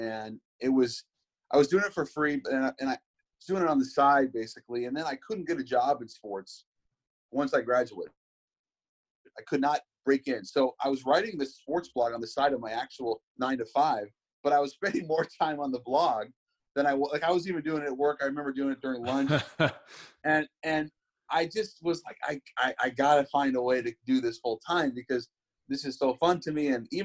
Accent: Seattle, Washington, United States; growing up in Seattle, I'm obviously, you know, sports has been a massive part of my life since I was a kid.

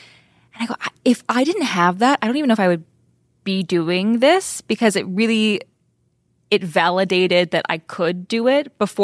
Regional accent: West Virginia, United States; now in Nashville, United States; I live in Nashville, but I'm from West Virginia originally.

